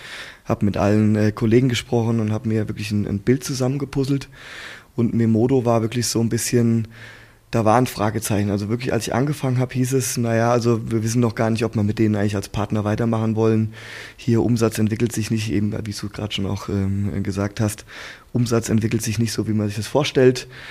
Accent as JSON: {"language": "German", "region": "Hesse", "country": "Germany", "said": "ich komme mal aus Hessen"}